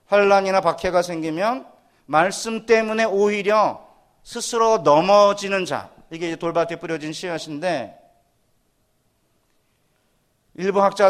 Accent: Chungcheong, South Korea; 제가 충청도, 전 충청도거든요.

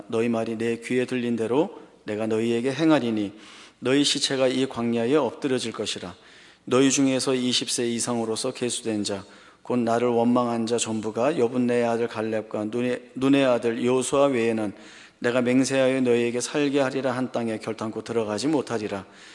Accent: Seoul, South Korea; 저는 어렸을 때 마포에 살았기 때문에 남산타워하고 국회의사당만 지나가면 항상 저주봉이 열리면 되는구나, 그렇게 생각을 해서

